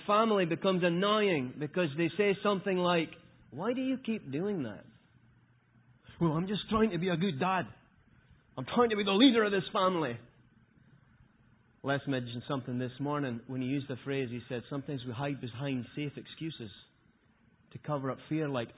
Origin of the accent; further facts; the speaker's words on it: Scotland, United Kingdom; I'm just Scottish. I'm allowed to be angry all the time. Because I'm from Scotland, right?